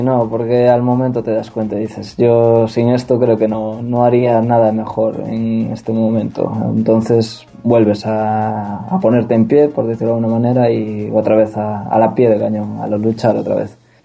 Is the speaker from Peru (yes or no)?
no; Pontevedra, Galicia, Spain; y así un poco fuera de la zona donde vivo, que yo soy de Pontevedra